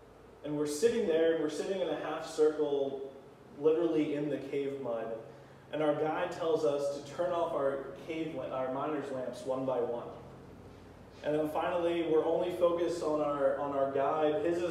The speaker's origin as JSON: {"language": "English", "region": "New Jersey", "country": "United States", "said": "Now, I'm from South Jersey. We don't have hills down there."}